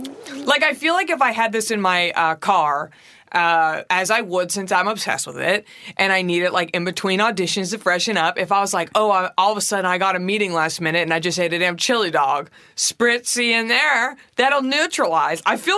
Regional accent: Texas, United States; Like, I'm from Texas.

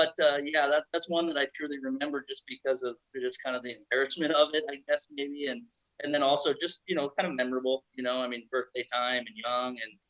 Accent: Oregon, United States; I grew up in Southern Oregon.

